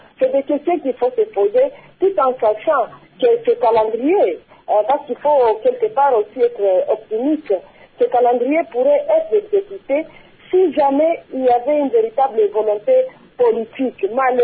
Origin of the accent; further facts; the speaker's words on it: DR Congo; nos ambitions en tant que Congolais et Congolaises